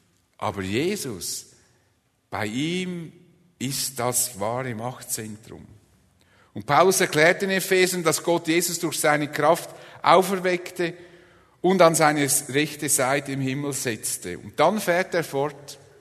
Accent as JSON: {"language": "German", "country": "Switzerland", "said": "wäre das für mich als Schweizer ein schwieriges Unterfangen"}